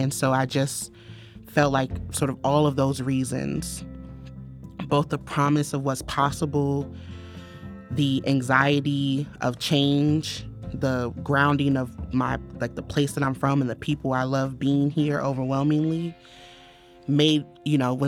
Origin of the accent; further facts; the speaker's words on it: St. Louis, Missouri, United States; we are from St. Louis, so as much as I, and St. Louis is like, we live in the show me state, right?